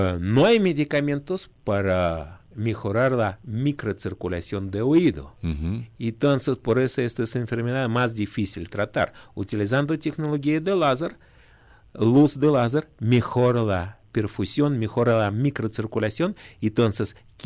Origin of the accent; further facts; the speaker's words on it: Russia; Spanish is a second language; moved away as an adult; now in Ecuador; Yo nací en Rusia y mi papá ecuatoriano y mi mamá rusa. Entonces yo pasó un tiempo, 27 años en Rusia.